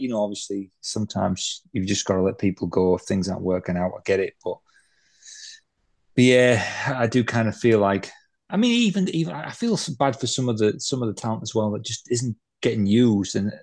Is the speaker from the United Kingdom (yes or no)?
yes; United Kingdom; I kind of thought, as a Brit, I'd have stopped him 30 seconds in and said, "No, I'm rubbish."